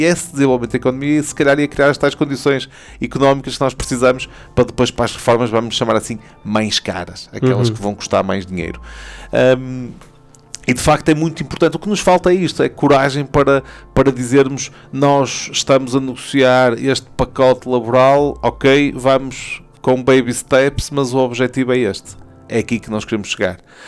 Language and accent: Portuguese; Portugal; Vamos pensar Portugal. E vamos pensar Portugal como portugueses.